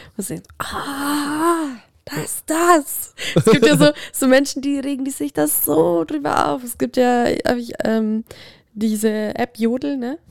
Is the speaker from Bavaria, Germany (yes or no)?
yes; Bavaria, Germany; bei uns in Bayern sagt man halt auch, wenn du das schreibst, das.